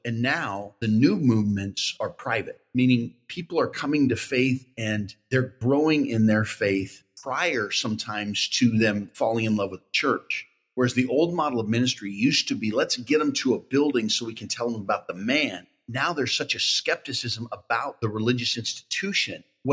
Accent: Spokane, Washington, United States; I grew up in Spokane, Washington, and attended church from a young age

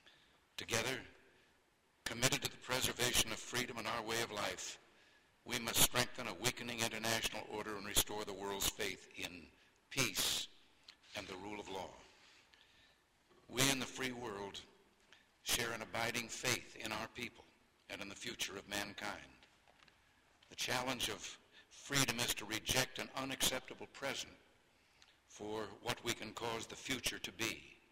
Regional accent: California, United States; on behalf of the people of my home state of California.

